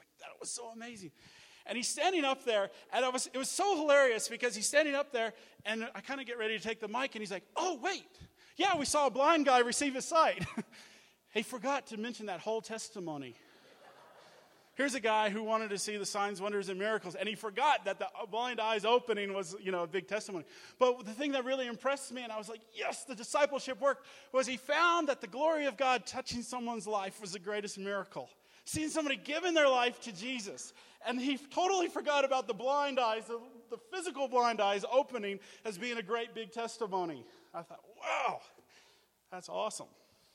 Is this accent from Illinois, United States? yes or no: no; Colorado, United States; And I said, well, I'm originally from Colorado.